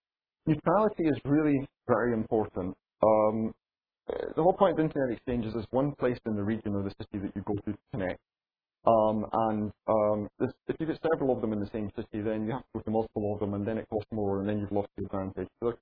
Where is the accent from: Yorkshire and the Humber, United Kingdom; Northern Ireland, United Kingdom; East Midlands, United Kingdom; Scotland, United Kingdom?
Scotland, United Kingdom; Edinburgh; in my hometown of Edinburgh in Scotland